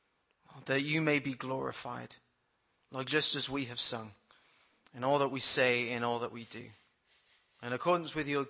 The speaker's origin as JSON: {"language": "English", "country": "United Kingdom", "said": "The issue is further compounded by being British"}